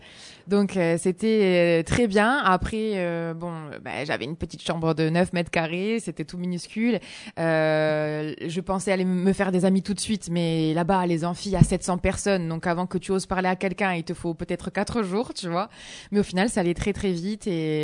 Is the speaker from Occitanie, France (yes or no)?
no; Calvi, Corsica, France; moved away as an adult; partie avec une grande envie, même un ras-le-bol de Calvi. Voilà, j'avais envie de partir de la Corse. J'étais dégoûtée de la Corse, de la mentalité un peu fermée